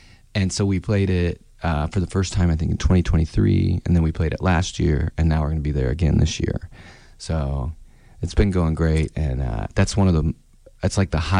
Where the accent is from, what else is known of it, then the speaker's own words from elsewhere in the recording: Ozark, Missouri, United States; Growing up in Ozark, Missouri, Southwest Missouri, Oklahoma was about an hour away, right?